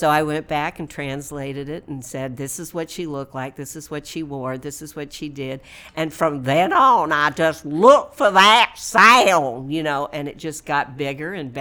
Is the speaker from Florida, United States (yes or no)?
no; Texas, United States; because I was from West Texas, and all the kids would burst out laughing